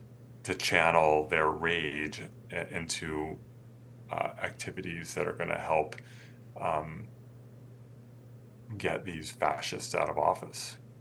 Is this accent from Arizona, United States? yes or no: no; Philadelphia, Pennsylvania, United States; I'm from Philadelphia, so for those who don't know, a hoagie is like a sub.